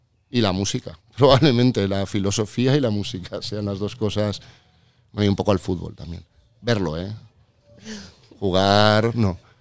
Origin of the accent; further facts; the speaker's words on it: Valencia, Valencian Community, Spain; born there; also born or lived in Cuba / Mexico; cuando yo nací mis padres vivían en Cuba. Yo nací en Valencia en verano, pero pues a los 2-3 meses me fui a Cuba, pero de Cuba no recuerdo nada. Con 2 años me fui. Y luego viví en México, también muy pequeño